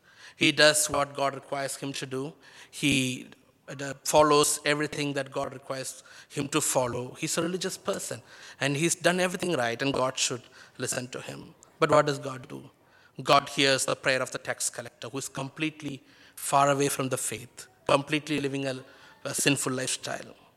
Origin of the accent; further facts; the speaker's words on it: India; I come from India, and in India, the percentage of Christianity is probably only 2%.